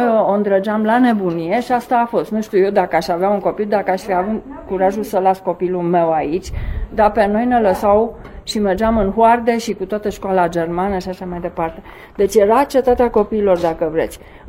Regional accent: Râșnov, Brașov County, Romania; scriitoare, m-am născut aici în Râșnou.

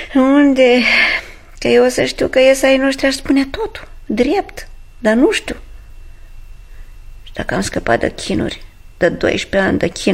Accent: Domnești, Argeș, Romania; Nu, doamnă. Eu sunt deloc din Domnești.

